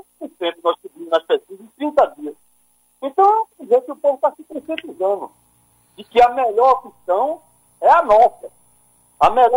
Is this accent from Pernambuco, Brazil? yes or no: yes; Paulista, Pernambuco, Brazil; Eu sou paulista.